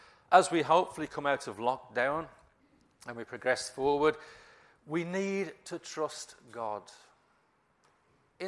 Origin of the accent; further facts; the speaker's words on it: Wolverhampton, West Midlands, United Kingdom; I'm from Wolverhampton. You've probably noticed. And I support Wolves.